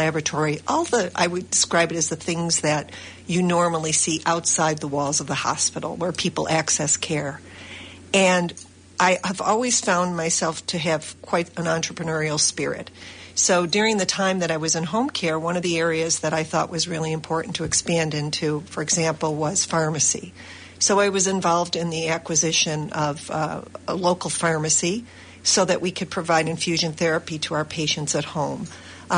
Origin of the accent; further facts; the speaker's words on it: New York, United States; I was born in Western New York and have lived here pretty much my entire life. I had a little short stint in Rochester, but then moved back to the area and have lived here my whole life.